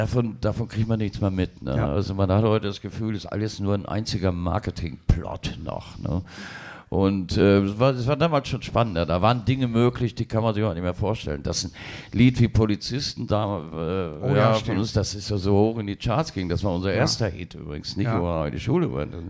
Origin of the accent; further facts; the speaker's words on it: Hagen, North Rhine-Westphalia, Germany; Stadtteilfest in Weringhausen, bei uns zu Hause in Hagen